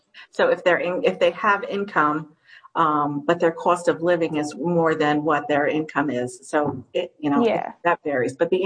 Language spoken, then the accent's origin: English; Livingston Manor, New York, United States; Plus, I grew up in Livingston Manor, so it's rewarding for me to work in Sullivan County and, you know, help the people around my hometown.